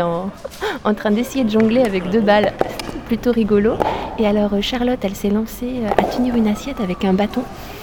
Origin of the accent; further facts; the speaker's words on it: Nouvelle-Aquitaine, France; On vient de Dordogne.